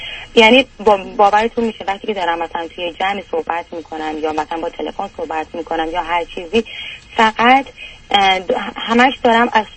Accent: Iran; now in Canada; بعد از اینکه از ایران اومدیم.

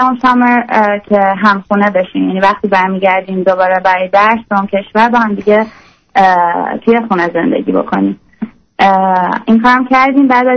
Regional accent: Iran; من از ایران هستم.

